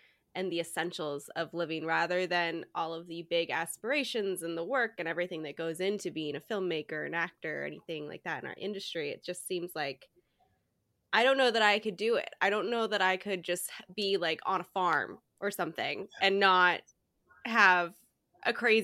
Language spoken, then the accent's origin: English; Portland, Oregon, United States; now in Los Angeles, United States; I'm in Los Angeles, but I'm from Portland, Oregon originally, but I live